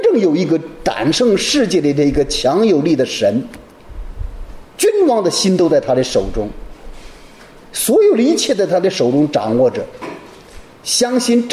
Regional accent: China; 我们中国人常说的这个世道不好，男女都像一个女人

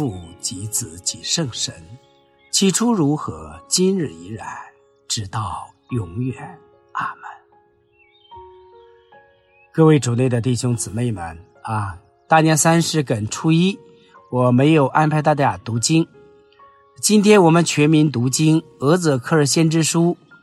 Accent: China; 所以我们中国人讲，若要灭亡，先要疯狂。

